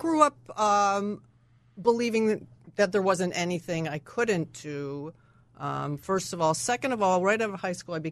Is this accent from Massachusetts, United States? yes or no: yes; Massachusetts, United States; born there; now in Chicago, United States; I was born in Massachusetts, so I'm